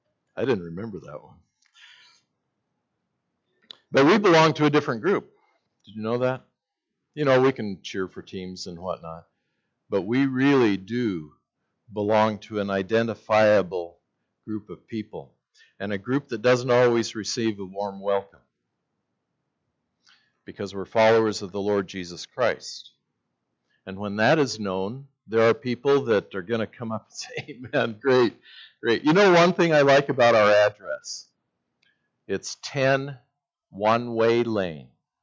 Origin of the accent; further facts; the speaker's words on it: Idaho, United States; Riding in a taxi in Chicago, and we're from Idaho.